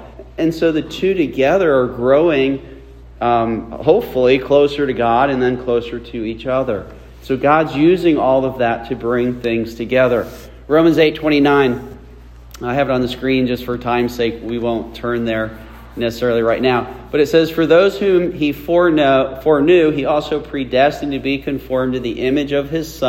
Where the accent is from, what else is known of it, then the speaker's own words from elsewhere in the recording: Butler, New Jersey, United States; The little town of Butler was the town I grew up in.